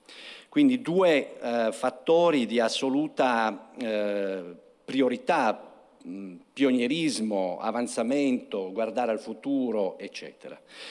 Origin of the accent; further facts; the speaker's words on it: Turin, Piedmont, Italy; vorrei sottolinearlo da torinese